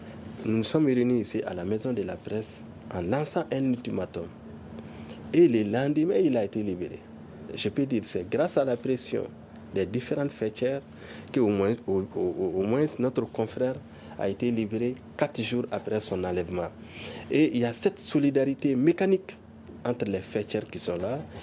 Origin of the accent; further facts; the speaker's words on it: Mali; nous sommes aussi des Maliens, nous mesurons la situation et nous nous conformons également au contexte.